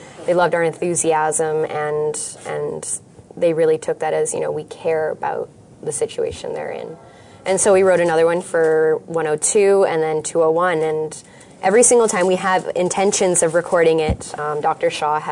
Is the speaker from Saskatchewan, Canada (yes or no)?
no; Toronto, Ontario, Canada; I'm from Toronto, and my inner feelings are very happy to be here.